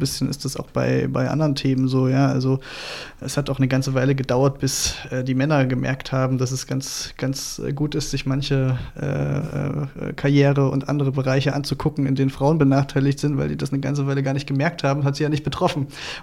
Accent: East Germany, Germany; Und ich glaube, dass man als Ostdeutscher halt vielleicht mit einem empathischeren Blick auf den Osten guckt, mit einem zugewandteren Blick.

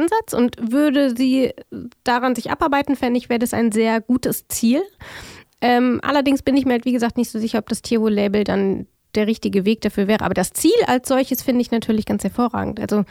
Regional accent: Frankenthal, Rhineland-Palatinate, Germany; und ich komme ja aus Frankenthal, was jetzt für alle, die sich nicht wunderbar in der Pfalz auskennen, genau daneben ist.

